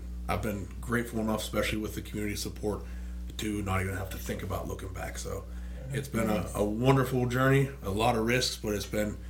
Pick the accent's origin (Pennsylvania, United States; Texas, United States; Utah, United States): Pennsylvania, United States; New Castle; moved away; I'm originally from Newcastle, Pennsylvania, so a little small town north of Pittsburgh. I graduated with 47 people in my class.